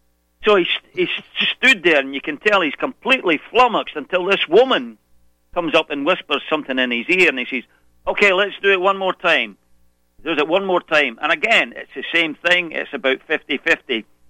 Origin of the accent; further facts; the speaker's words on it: Scotland, United Kingdom; now in United States; I'm from Scotland. I've not been here long.